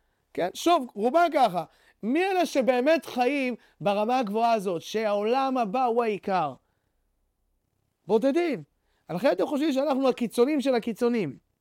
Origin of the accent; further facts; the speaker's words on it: United States; אבל שוב, אנחנו היינו אמריקאים, אנחנו היינו עקשנים, היינו מעצבנים